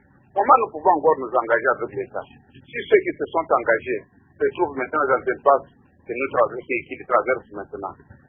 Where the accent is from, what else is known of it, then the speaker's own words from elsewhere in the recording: DR Congo; en tant que Congolais